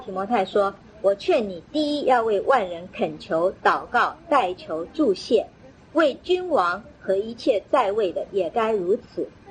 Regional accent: China; 我们中国人啊很会走这种叫做什么后门啊

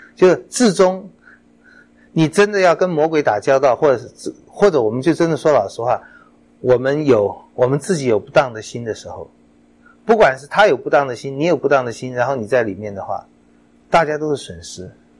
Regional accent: China; 用我们中国人话就是煮熟的鸭子会飞走的

